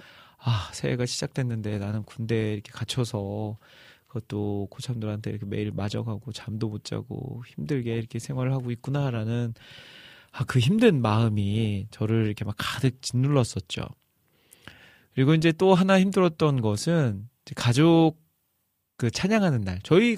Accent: Iksan, North Jeolla, South Korea; 저희 고향교회, 익산 팔봉교회라는 교회, 저는 어릴 적부터 이제 태어날 때부터 그 교회에서 자라왔는데

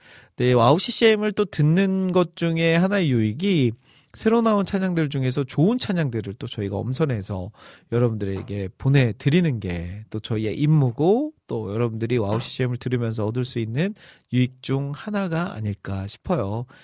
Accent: Iksan, North Jeolla, South Korea; 익산소동축제, 아, 또 저의 고향 아니겠습니까.

